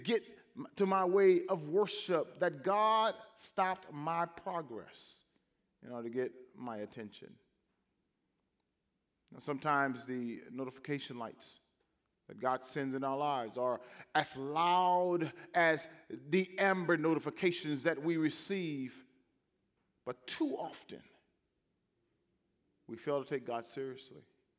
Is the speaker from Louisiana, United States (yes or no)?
yes; Louisiana, United States; When I was a teenager, I grew up in Louisiana and there served our state convention as the president of the youth convention.